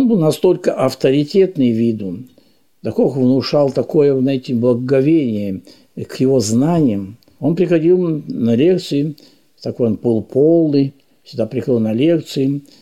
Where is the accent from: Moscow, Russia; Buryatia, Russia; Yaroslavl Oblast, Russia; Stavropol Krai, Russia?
Yaroslavl Oblast, Russia; Yaroslavl; Поскольку я ярославец, я поехал в Ярославль